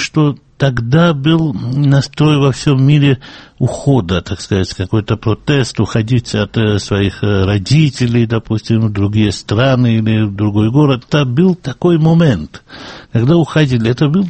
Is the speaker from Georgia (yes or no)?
yes; Batumi, Adjara, Georgia; Я из Батуми, это морской город